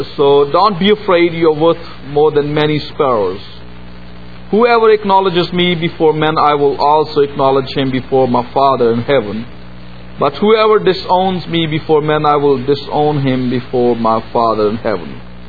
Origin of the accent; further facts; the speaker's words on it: Pakistan; I'm from Pakistan, which is a Muslim country.